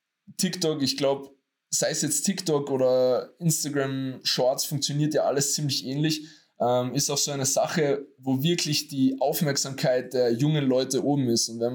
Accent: Austria; andererseits aber auch in Österreich, weil ich komme ja aus Österreich und meine Videos sind meistens überall anders auf der Welt, nur nicht in Österreich

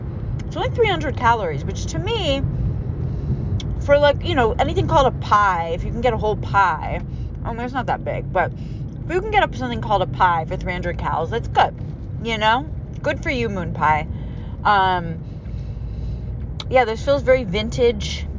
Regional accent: United States; I'm an American woman.

